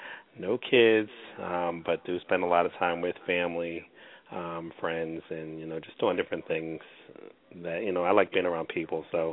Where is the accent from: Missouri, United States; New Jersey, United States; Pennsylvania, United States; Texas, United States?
New Jersey, United States; Camden; now in Williamstown, United States; I'm originally from Camden, New Jersey. I currently live in Williamstown. I've been out here for about 4 years.